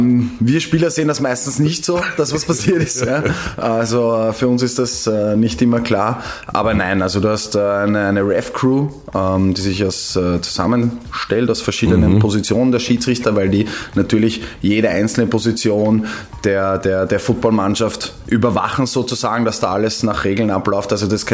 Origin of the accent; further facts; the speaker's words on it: Vienna, Austria; ich komme selber aus dem Ghetto Floridsdorf.